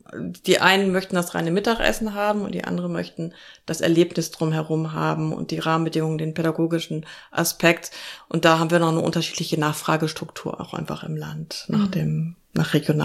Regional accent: Lower Saxony, Germany; Also ich komme aus Niedersachsen.

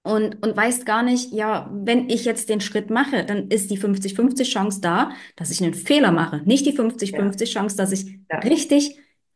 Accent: East Germany, Germany; Die ersten 10 Jahre bin ich in der DDR sozialisiert worden.

